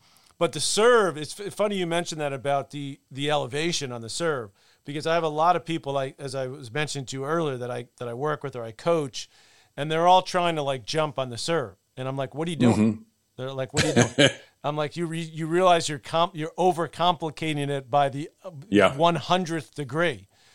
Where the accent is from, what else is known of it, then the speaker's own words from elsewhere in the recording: Queens, New York, United States; we lived in Queens. We grew up in Queens, which is, you know, on the other side of the city from the Bronx.